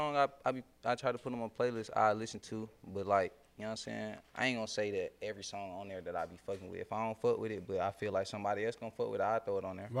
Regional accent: College Park, Georgia, United States; I'm from College Park. I grew up in College Park.

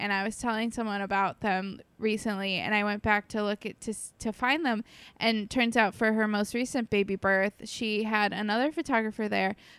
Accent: Florida, United States; And I'm from Florida, and she has always had a water birth in her home.

